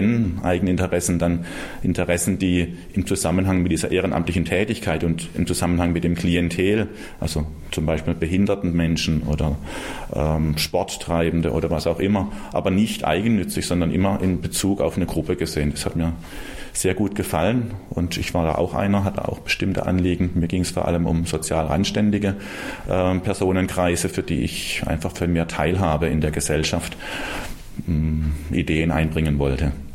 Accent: Schwäbisch Hall, Baden-Württemberg, Germany; Ja, ich komme aus Schwäbisch Hall.

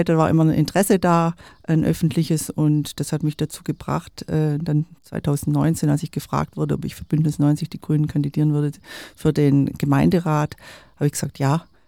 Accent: Esslingen am Neckar, Baden-Württemberg, Germany; also born or lived in Stuttgart; Ich bin geboren in Stuttgart, aufgewachsen, aber im Vilstal und in Esslingen am Neckar. Und dann war ich berufstätig als Pfarrerin, wechselt man die Stelle. Ich war also schon mal in Neckarsulm als Vikarin, dann in Heilbronn als Pfarrerin und Stuttgart

